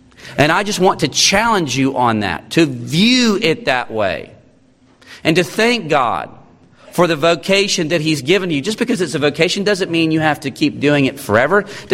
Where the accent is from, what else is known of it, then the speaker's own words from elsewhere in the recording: North Carolina, United States; I'm from North Carolina, I don't know all my Texas geography.